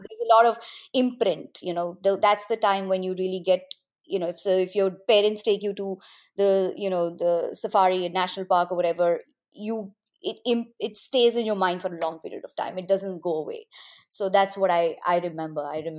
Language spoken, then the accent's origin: English; Dar es Salaam, Tanzania; also born or lived in Mwanza; So I was born in Mwanza, which is basically non-part of Tanzania. And I lived there probably, I'm guessing, 3 or 4 years. Until like my parents moved out to Dar es Salaam, which is a much bigger city.